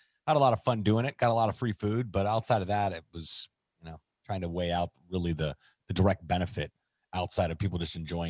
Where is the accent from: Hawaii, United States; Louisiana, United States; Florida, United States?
Florida, United States; Miami; also born or lived in Indiana / Orlando; So I was born in Indiana, grew up until the beginning of middle school in Central Florida, in the Orlando area. And then my sister went to the University of Miami, and we followed her down here to Miami, and I've been here ever since.